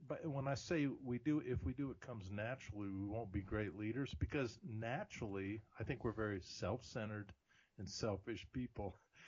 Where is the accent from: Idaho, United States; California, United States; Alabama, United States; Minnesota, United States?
Alabama, United States; Huntsville; my hometown of Huntsville, Alabama